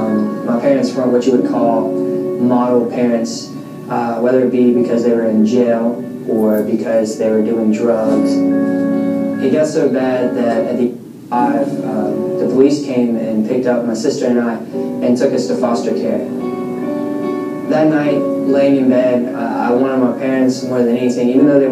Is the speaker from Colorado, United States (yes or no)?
no; Daphne, Alabama, United States; I'm from Daphne, Alabama, and I'm a senior.